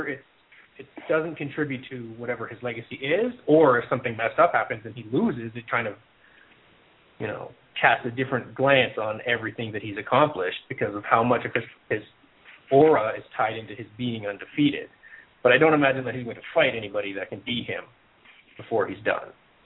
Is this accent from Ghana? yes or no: no; Canada; accent: Canadian; Is my Canadian accent really pronounced?